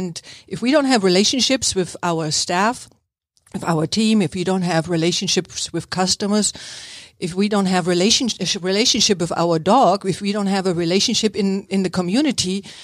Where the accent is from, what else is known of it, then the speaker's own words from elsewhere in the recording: East Germany, Germany; English is a second language; moved away as an adult; So I grew up in East Germany for the first 19, 20 years.